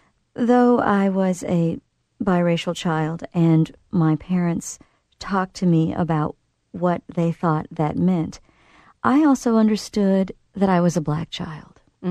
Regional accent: Gulfport, Mississippi, United States; the 2nd Regiment was stationed just off the coast of my hometown, Gulfport, Mississippi, on Ship Island

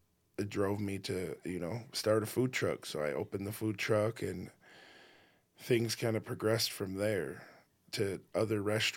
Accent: South Dakota, United States; born or raised there

